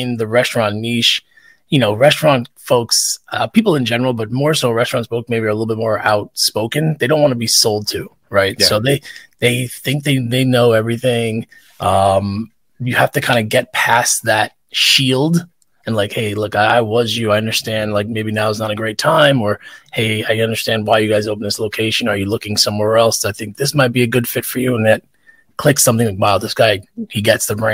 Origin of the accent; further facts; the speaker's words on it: New York, United States; I grew up on Long Island. I consider New York City home.